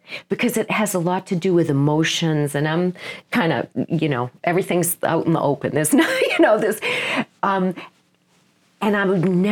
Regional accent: Massachusetts, United States; So I was lucky enough to go to Boston University, which is a great school. I grew up on the North Shore, and I commuted to school and with my big portfolio.

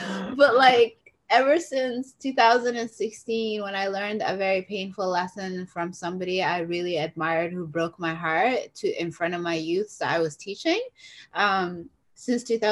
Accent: Canada; Like I marry a lot of English and Somali words together to reflect my identity of being Canadian and Somali at the same time, and never being enough.

